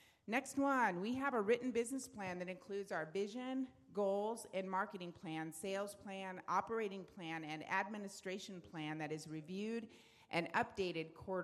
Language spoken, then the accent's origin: English; California, United States; born there; Anybody from California? Raise your hand. I'm sorry. I was born in California.